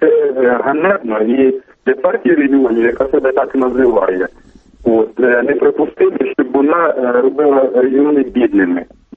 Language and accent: Ukrainian; Kryvyi Rih, Dnipropetrovsk Oblast, Ukraine; я сам родом з Кривого Рогу. 107-ма середня школа міста Кривий Ріг